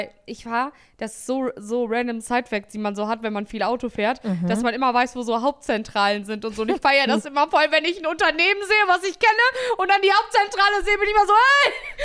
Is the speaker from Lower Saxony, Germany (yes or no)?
no; North Rhine-Westphalia, Germany; ich komme ja schon fast aus dem Norden